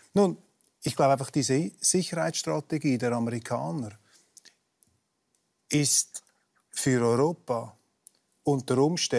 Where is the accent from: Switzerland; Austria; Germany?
Switzerland; Also ich würde mich als Schweizer, bin ich dem Fanclub der Schweiz zugehörig.